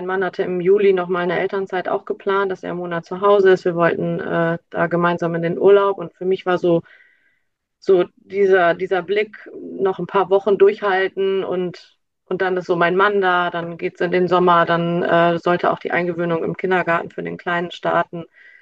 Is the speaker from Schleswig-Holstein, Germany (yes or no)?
no; Lower Saxony, Germany; now in Osnabrück, Germany; in Osnabrück in Niedersachsen. Ja, ursprünglich komme ich aus dem Emsland, das liegt an der deutsch-niederländischen Grenze, bin aber vor einigen Jahren hierher gezogen.